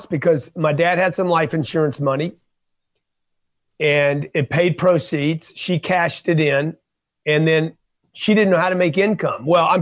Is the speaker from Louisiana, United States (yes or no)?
yes; Lake Charles, Louisiana, United States; I grew up in Lake Charles, Louisiana.